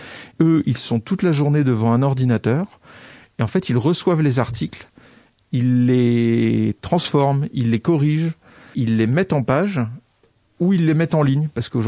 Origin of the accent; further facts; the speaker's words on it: Brittany, France; comme je suis originaire du Morbihan et que j'étais attaché à ma Bretagne, je voulais y rester.